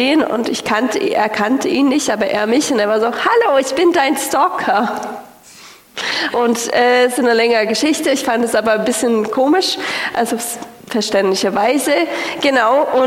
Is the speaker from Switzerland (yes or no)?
no; United States; ich hatte die letzte Zeit so Besuch aus den USA, ich komme auch aus den USA